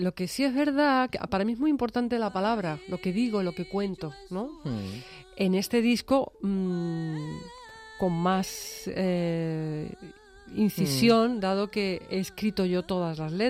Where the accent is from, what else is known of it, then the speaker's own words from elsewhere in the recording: Madrid, Community of Madrid, Spain; born there; also born or lived in United States / Argentina; Yo nací en Madrid, viví en Estados Unidos, viví en Argentina, vengo de una familia flamenca.